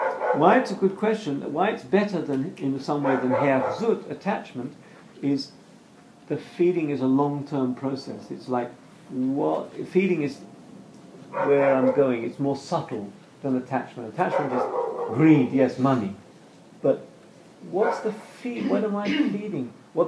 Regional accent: England, United Kingdom; Me being English, Israeli, English, more English than Israeli, I'm thinking things like what I, you know, what kinds of things that come from my past and so on.

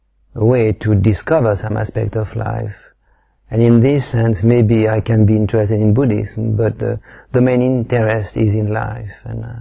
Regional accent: France; accent: French; English is a second language; It's just because they love my French accent, so that's why I'm speaking again tonight.

